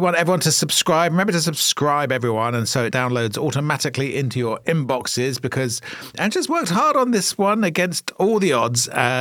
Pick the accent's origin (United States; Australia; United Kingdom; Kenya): United Kingdom; Maidenhead, South East England; Well, I grew up in Maidenhead